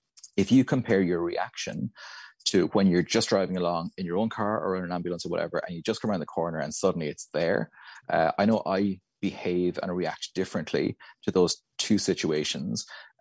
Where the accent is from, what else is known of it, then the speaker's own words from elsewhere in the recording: Ireland; now in Australia; I'm not Australian, as you can hear from my accent. I'm from Ireland.